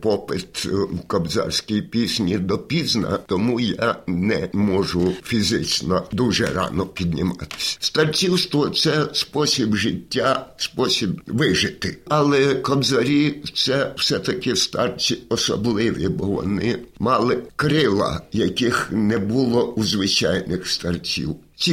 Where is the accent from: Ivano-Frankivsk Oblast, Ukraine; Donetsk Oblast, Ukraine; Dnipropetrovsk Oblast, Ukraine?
Ivano-Frankivsk Oblast, Ukraine; born there; Я народився на Івано-Франківщині.